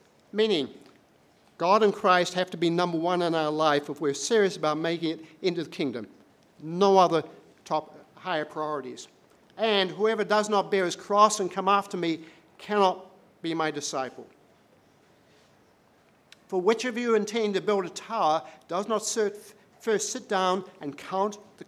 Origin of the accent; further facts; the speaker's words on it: New Zealand; I was born in New Zealand, small town of 2,000 people.